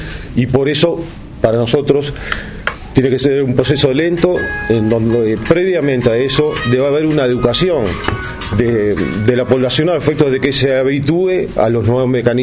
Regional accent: Uruguay; como uruguayos, como trabajadores de la banca oficial, defendemos la permanencia del banco en estos lugares

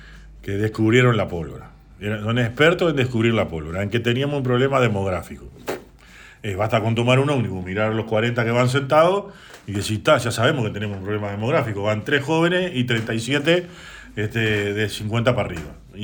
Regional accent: Uruguay; que somos los uruguayos

